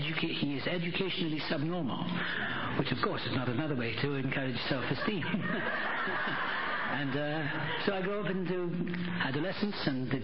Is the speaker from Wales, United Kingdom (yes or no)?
yes; Wales, United Kingdom; born there; Well, I was born in Wales.